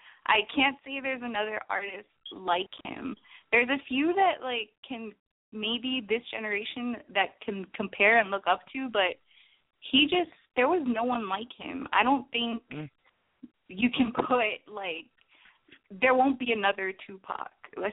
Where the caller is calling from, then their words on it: Miami, Florida, United States; calling from Miami.